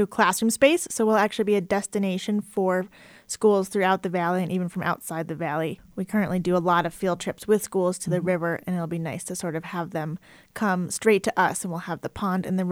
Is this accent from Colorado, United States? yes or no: yes; Colorado, United States; I grew up in Colorado. My mom is actually fifth generation native to Colorado, so I think there's definitely some pride in being from Colorado and the West.